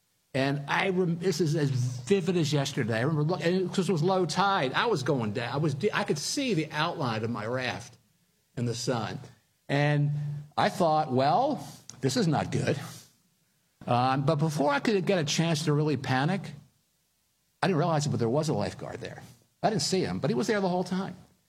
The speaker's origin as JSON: {"language": "English", "town": "Philadelphia", "region": "Pennsylvania", "country": "United States", "tie": "born or raised there", "said": "about an hour and a half from where I grew up in Philadelphia. Now, note well, where I grew up, you didn't go to the beach, you went down the shore."}